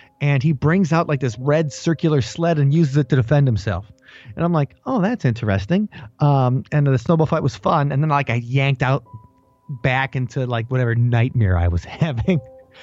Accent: Milwaukee, Wisconsin, United States; And we grew up in the Milwaukee area, but you could pick up Chicago radio in Milwaukee because it's only 80 miles away.

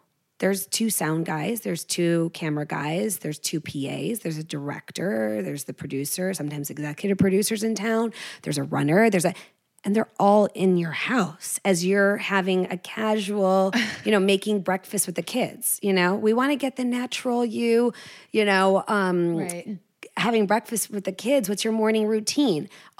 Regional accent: Midwest, United States; I love Michigan. I'm from the Midwest.

